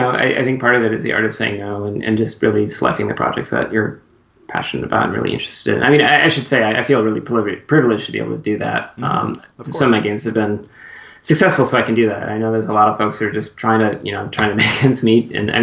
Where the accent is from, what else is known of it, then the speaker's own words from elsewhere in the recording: Minnesota, United States; now in California, United States; After I came to California, I grew up in Minnesota, and so I know what cold is.